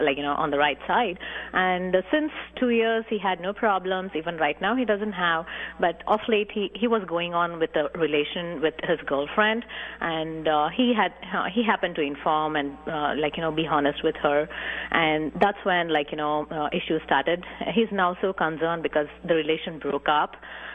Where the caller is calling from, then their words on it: California, United States; And so I'm calling from California on behalf of my friend.